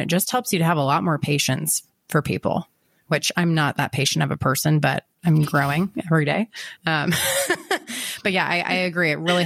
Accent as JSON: {"language": "English", "region": "California", "country": "United States", "tie": "born or raised there", "also_born_or_lived": "Iowa", "said": "I was born in Iowa, grew up in Southern California."}